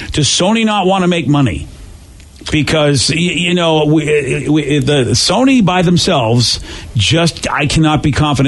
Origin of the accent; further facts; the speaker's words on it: New Hampshire, United States; God, I suck, and I'm from there.